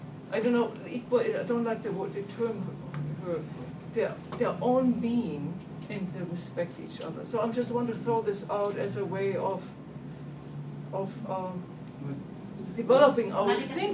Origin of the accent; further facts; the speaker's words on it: Germany; English is a second language; I'm from Germany, so I speak from a European background